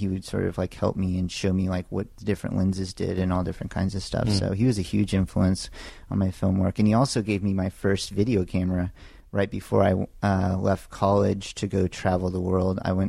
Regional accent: Austin, Texas, United States; I grew up in Austin.

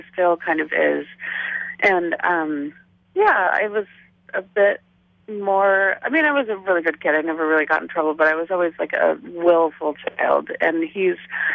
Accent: Seattle, Washington, United States; also born or lived in Bay Area; My parents married there. My brother and I were born in the Bay Area, and I grew up mostly in Seattle.

